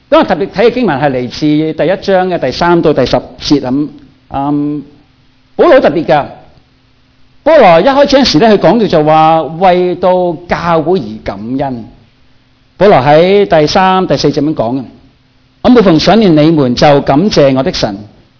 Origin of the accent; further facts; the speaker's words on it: Guangdong, China; 我们广东人的说话叫做老油条，是吧？